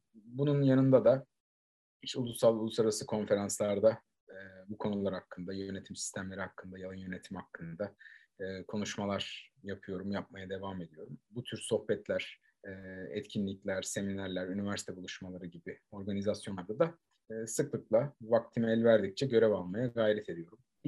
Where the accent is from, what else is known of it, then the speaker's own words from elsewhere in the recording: Eskişehir, Turkey; born there; 1987 Eskişehir doğumluyum.